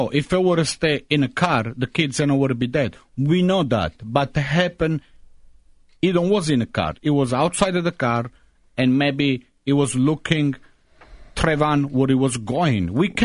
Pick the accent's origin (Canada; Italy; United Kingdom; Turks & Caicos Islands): Italy; English is a second language; now in United States; I am Italian. I'm American citizen. And I think I know more than anybody else in this country the law